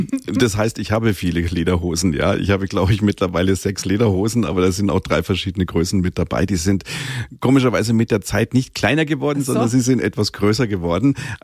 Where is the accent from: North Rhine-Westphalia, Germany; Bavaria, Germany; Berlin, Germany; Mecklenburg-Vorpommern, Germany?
Bavaria, Germany; Munich; ich fühle mich da wirklich auch als Bayer, als Münchner